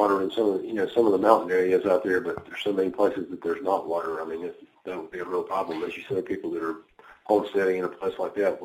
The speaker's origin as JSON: {"language": "English", "region": "Mississippi", "country": "United States", "said": "it ends up in the swamps of Mississippi, where, you know, my home state, which I'm intimately familiar"}